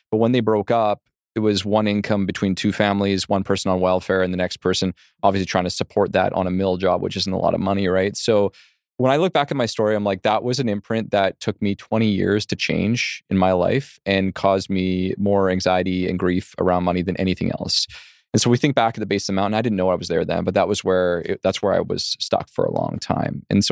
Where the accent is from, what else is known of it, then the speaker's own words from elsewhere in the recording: Surrey, British Columbia, Canada; So we grew up in Surrey.